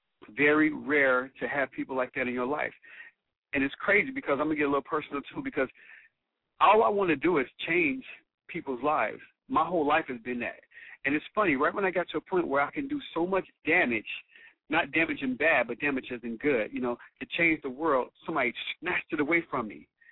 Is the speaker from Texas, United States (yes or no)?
no; Cincinnati, Ohio, United States; now in Los Angeles, United States; I'm from Cincinnati, Ohio, and I will always say that. And that man that grew up in Cincinnati, Ohio, would never be changed by what's out here, you know?